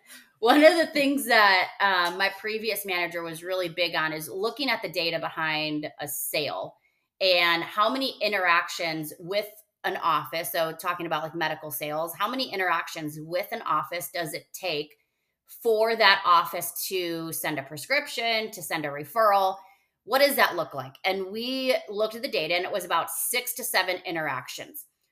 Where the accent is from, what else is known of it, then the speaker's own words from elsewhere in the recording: Chicago, Illinois, United States; And we're from Chicago. So, I mean, Chicago. So by default, we're a little more loud than normal.